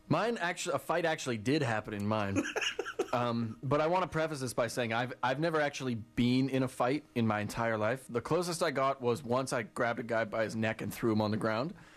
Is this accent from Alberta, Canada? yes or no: yes; Calgary, Alberta, Canada; I grew up in Calgary, and so, like, there's not that much to do.